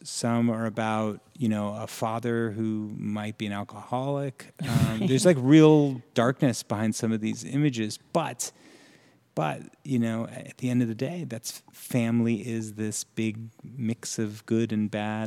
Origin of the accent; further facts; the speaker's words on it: New Jersey, United States; I'm from New Jersey. So I grew up in a very, you know, suburban kind of...